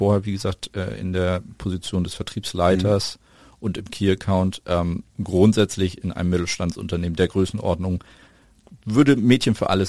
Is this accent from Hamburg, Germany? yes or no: yes; Hamburg, Germany; Ich bin in Hamburg geboren, Hamburger Jung.